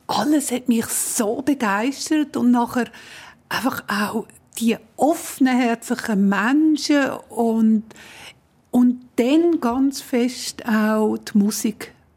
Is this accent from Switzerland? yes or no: yes; Switzerland; ganz ähnlich wie bei uns in der Schweiz.